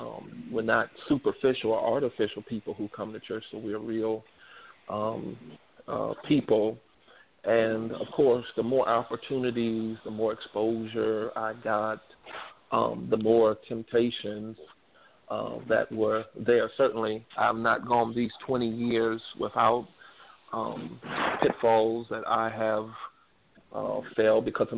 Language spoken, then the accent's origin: English; Canton, Ohio, United States; I started actually preaching in the pulpit when I was 12, in my hometown of Canton, Ohio, Antioch Baptist Church.